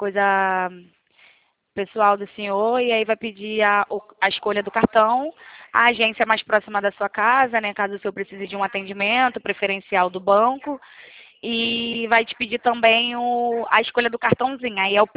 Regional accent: Rio de Janeiro, Brazil; eu sou da zona norte aqui do Rio.

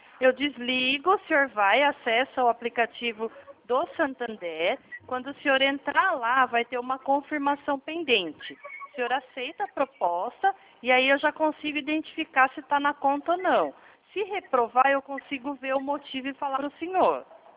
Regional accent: Atibaia, São Paulo, Brazil; Eu sou de Atibaia, interior de São Paulo, tá? Não falo da mesma região aí que o senhor.

